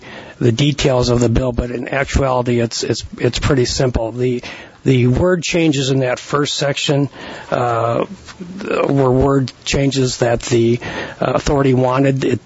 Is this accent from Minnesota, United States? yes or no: no; Rapid City, South Dakota, United States; I'm an attorney from Rapid City.